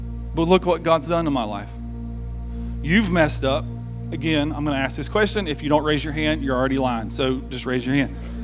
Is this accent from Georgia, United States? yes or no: no; Tennessee, United States; born there; I was born in East Tennessee. My family's all from Macon.